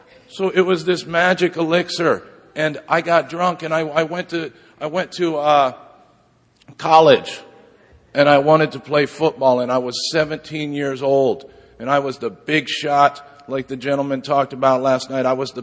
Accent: Iowa, United States; Growing up, I grew up in Iowa.

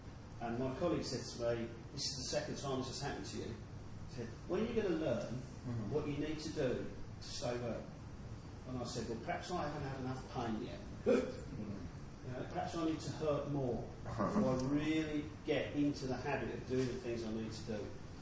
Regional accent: East of England, United Kingdom; I'm from Milsey in Essex, England, not from London, a little bit further outside.

